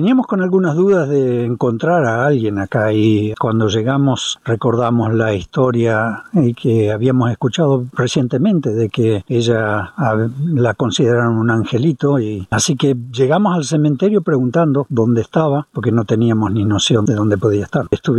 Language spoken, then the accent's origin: Spanish; Buenos Aires, Argentina; born there; Cuando yo nací ya estaban en Buenos Aires.